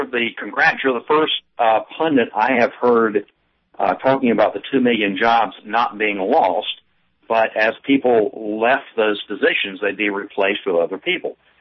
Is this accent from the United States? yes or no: yes; Raleigh, North Carolina, United States; I'm from Raleigh, and he's doing a fantastic job.